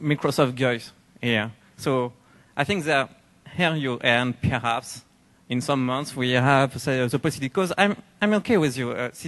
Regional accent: France; English is a second language; I come from France and there is some guys here.

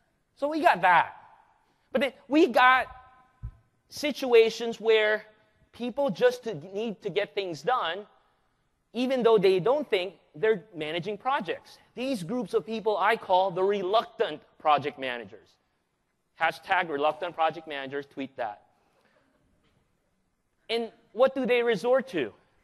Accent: Manila, Metro Manila, Philippines; Forgive my heavy southern accent. I come from the deep south. Manila, Philippines.

